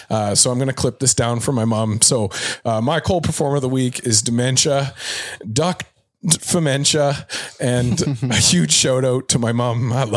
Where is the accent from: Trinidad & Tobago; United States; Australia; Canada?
Canada; Halifax, Nova Scotia; I know I'm from Halifax.